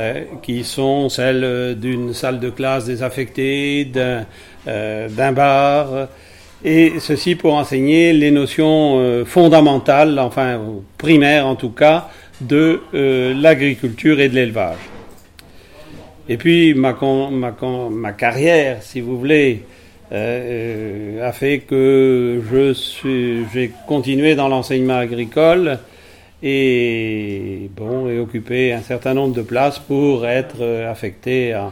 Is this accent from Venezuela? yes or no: no; Brittany, France; effectivement j'habite le Puy-de-Dôme, mais je suis originaire d'une petite ville de Bretagne-Gallo qui est des Côtes d'Armor. Voilà, alors mon origine est en fait un fils de paysan, de petit paysan, de salarié agricole de cette contrée